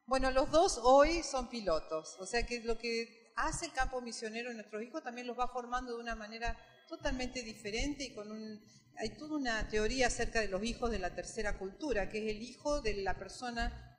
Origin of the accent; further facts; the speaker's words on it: Argentina; moved away as an adult; Yo salí de Argentina, soy médica, estudié en Córdoba, era miembro de una iglesia aquí en Buenos Aires